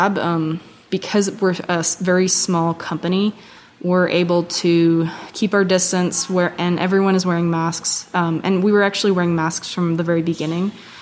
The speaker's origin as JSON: {"language": "English", "town": "Bozeman", "region": "Montana", "country": "United States", "said": "I'm from Bozeman, Montana"}